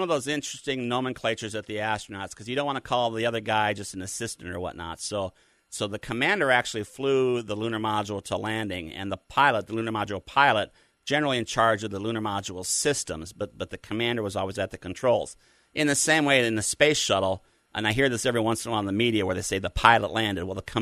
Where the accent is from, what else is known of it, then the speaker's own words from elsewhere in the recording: Minnesota, United States; now in Florida, United States; I grew up in Minnesota and grew up watching Apollo on one TV channel and Star Trek reruns on the other, and through a very long story I'll tell someday, I wind up here on Florida Space Coast